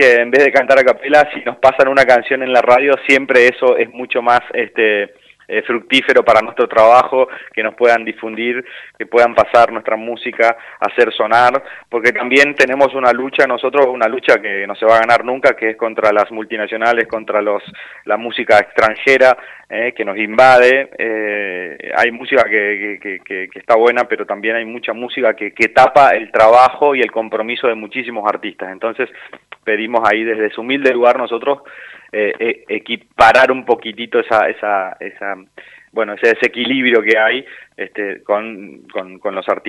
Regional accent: Santo Tomé, Corrientes, Argentina; un abrazo de río para todo Santo Tomé y ojalá que pronto pueda andar por mi tierra, que lo ando necesitando.

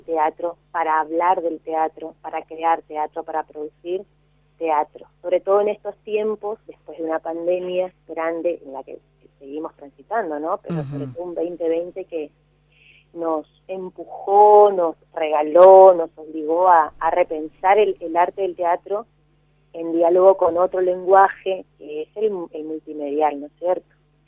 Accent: Barranqueras, Chaco, Argentina; somos de Barranqueras, tres mujeres en este caso

